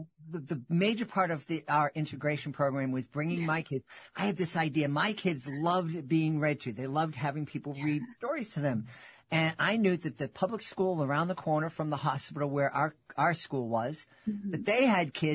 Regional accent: Boston, Massachusetts, United States; accent: Boston; back then, my Boston accent was much more prevalent.

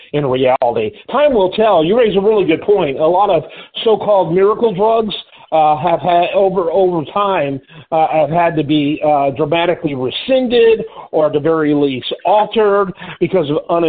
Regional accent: United States; I am an American, and so I tend to know what's going on here.

